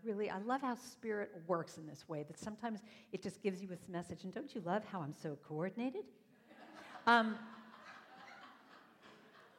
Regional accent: Hollywood, California, United States; I grew up in Hollywood, yes, people are actually born there, I grew up in Hollywood, California

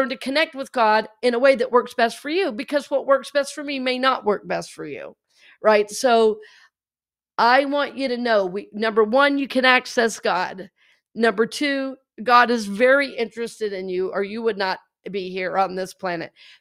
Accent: Red Oak, Georgia, United States; you know, I'm from Red Oak, Georgia. I cannot fathom what this is.

